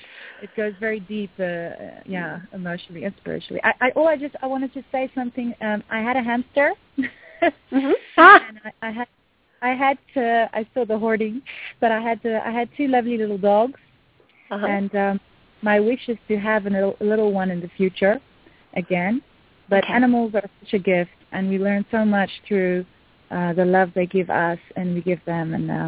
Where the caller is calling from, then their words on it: Netherlands; I'm calling from the Netherlands.